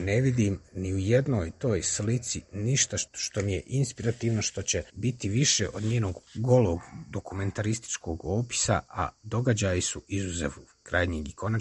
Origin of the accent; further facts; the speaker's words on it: Tuzla, Federation of Bosnia and Herzegovina, Bosnia & Herzegovina; Ja sam rođen i odrastao u Tuzli i tamo sam proveo rat.